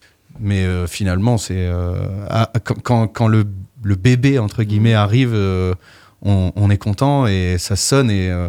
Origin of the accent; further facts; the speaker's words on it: Hauts-de-France, France; now in Brittany, France; Moi, je suis ch'ti à la base et je suis arrivé en Bretagne il y a un peu plus de 18 ans.